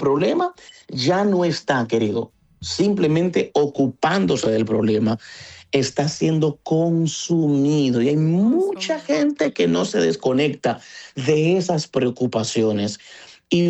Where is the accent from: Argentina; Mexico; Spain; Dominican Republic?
Dominican Republic; estoy siendo como dominicano, respondiendo una pregunta con otra pregunta